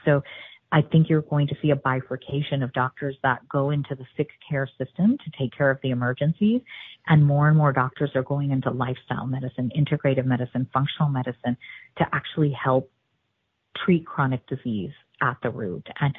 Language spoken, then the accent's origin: English; Illinois, United States; Let's not talk about access to rural America, like where I grew up in Illinois.